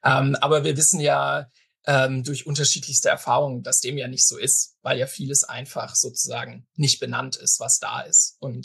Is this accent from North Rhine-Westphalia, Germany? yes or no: no; Karlsruhe, Baden-Württemberg, Germany; ich bin auch in Baden-Württemberg zur Schule gegangen, zwar jetzt nicht im Schwäbischen, sondern in Karlsruhe.